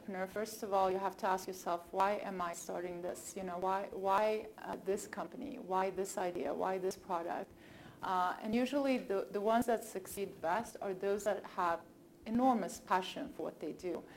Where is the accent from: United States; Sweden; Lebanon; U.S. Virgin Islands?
Sweden; English is a second language; moved away as an adult; I moved here about 4 years ago from Sweden. Yes, I grew up in Sweden.